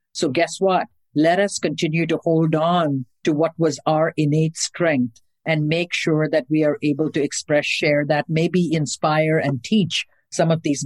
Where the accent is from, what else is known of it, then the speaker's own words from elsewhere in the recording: India; I grew up an Indian in India.